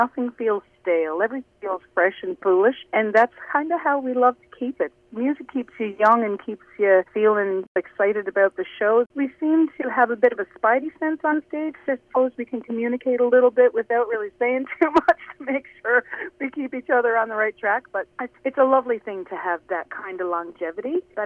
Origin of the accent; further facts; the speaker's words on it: Newfoundland and Labrador, Canada; Myself, I'm from Labrador